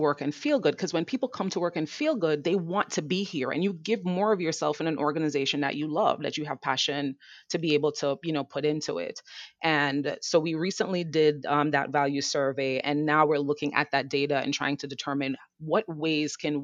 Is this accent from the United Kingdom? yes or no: no; Jamaica; now in New York, United States; And I'm a New Yorker, born and raised in Jamaica, but I'm a New Yorker.